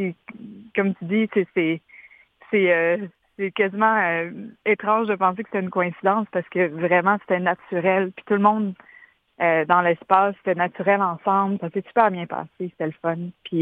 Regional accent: Quebec, Canada; born or raised there

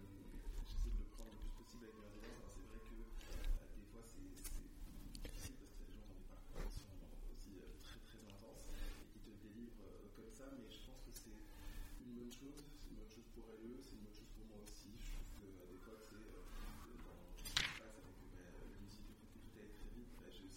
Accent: Algeria; Il y a ce truc où je ne parle pas beaucoup du fait que je suis algérien

